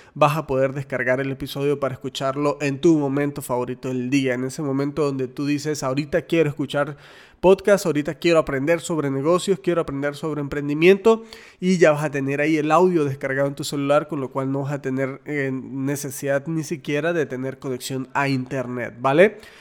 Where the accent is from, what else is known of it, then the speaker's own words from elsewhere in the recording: Tovar, Mérida, Venezuela; yo soy de Venezuela, Tobar, Estado Mérida, Venezuela, y Tobar es un pueblito muy pequeño